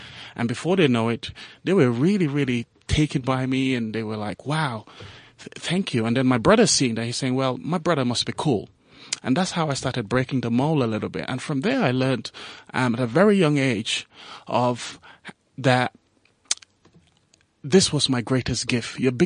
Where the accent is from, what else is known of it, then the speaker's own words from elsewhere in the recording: Gambia; English is a second language; now in United Kingdom; I'm from the Gambia, for crying out loud.